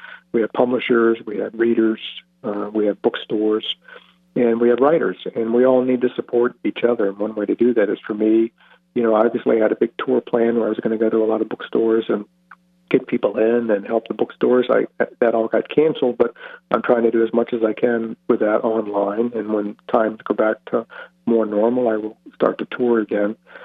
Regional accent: Richmond, Virginia, United States; I grew up in Richmond, Virginia, and didn't have an opportunity to travel anywhere, but I saw the world through books.

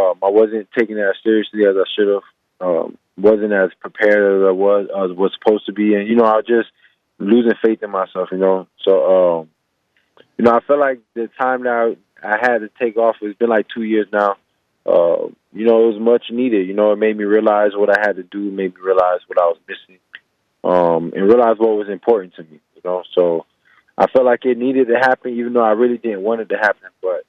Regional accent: Florida, United States; they down there in Florida, you know, that's my hometown, you know.

